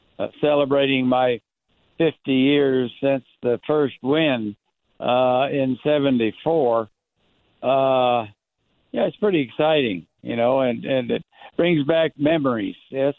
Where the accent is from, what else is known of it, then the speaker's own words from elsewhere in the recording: Kansas, United States; born there; also born or lived in Tulsa; I went to 13 different schools during my time, and I was born in Kansas, and we lived in all different stations where my dad was stationed in the Air Corps